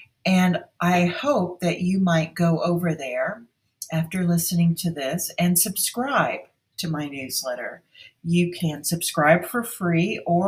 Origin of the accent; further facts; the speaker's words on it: Fort Lauderdale, Florida, United States; also born or lived in Ann Arbor / New York City; now in Breckenridge, United States; All my life, I have lived in a series of towns that were attraction centers, like my hometown of Fort Lauderdale, Florida, my college town of Ann Arbor, Michigan, my career home of New York City, my most recent home of Breckenridge, Colorado.